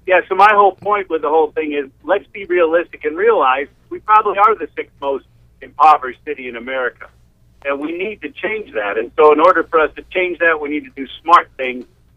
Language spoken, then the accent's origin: English; Albuquerque, New Mexico, United States; I mean, I'm from Albuquerque, and the Democrats did a good job there in Albuquerque of revitalizing the downtown.